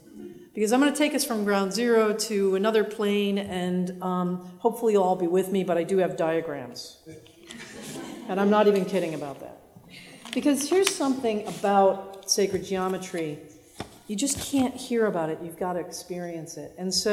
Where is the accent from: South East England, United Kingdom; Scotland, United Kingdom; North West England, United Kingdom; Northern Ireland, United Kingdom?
Scotland, United Kingdom; I am 94% Orcadian and 6% Middle Eastern. Who would have thunk it? I'm from the Orkney Islands. So I'm pretty much Scottish, maybe a little Viking, who knows?